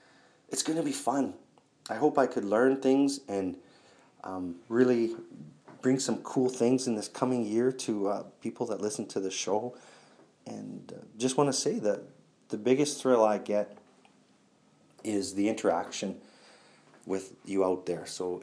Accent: Canada; now in United States; being a Canadian in the States with cellular data is the closest thing to sodomy.

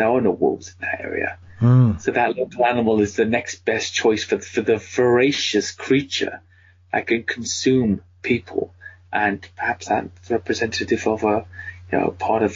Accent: United Kingdom; I'm 47 years old, so for me it's it is Nessie. I'm British as well

